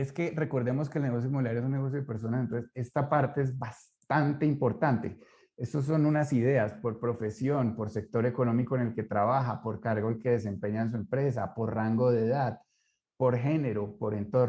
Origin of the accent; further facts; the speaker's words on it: Santander, Colombia; Yo soy santandereano, me entiendo con los santandereanos